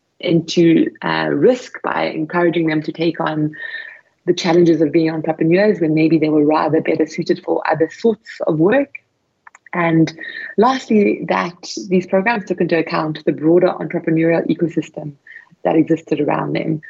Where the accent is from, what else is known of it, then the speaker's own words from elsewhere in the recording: South Africa; Yes, I'm from South Africa. And growing up in an economy like ours, we really see the importance of employment.